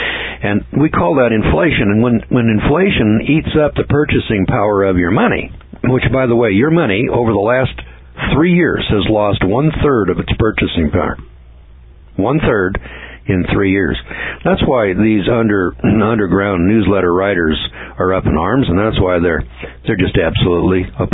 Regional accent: California, United States; I'm an old real estate guy, and I was from the Bay Area

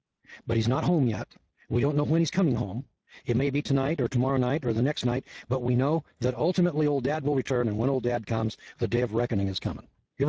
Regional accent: California, United States; I'm from California

